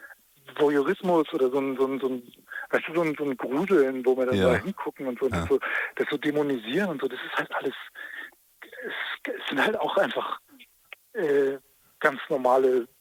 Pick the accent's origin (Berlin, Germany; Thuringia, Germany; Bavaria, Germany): Bavaria, Germany; ich bin aus Bayern